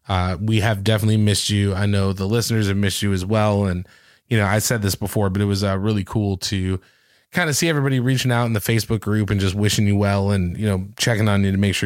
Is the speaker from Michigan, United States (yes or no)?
yes; Canton, Michigan, United States; moved away as an adult; now in Nashville, United States; Yeah, so Canton is actually my hometown. I grew up there. I lived there until I was like 27. Before I moved down here to the Nashville area. Really nice kind of suburb outside Detroit.